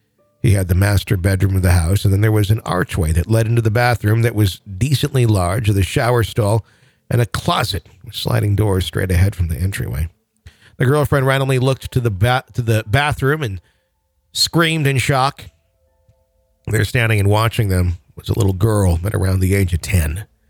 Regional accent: Mesa, Arizona, United States; I grew up in Mesa, Arizona.

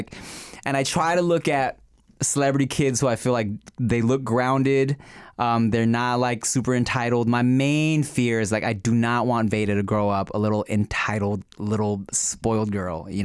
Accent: Billings, Montana, United States; born there; I mean, as many of you know, I was born in Billings, Montana, right?

